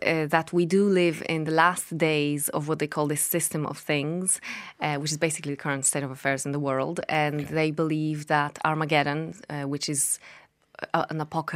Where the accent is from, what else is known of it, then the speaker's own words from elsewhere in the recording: southern Poland, Poland; I'm originally from Poland. It's a small town that I come from in the south of Poland. It's set in the mountains and it's a type of place where everybody knows everybody. It's a very small community.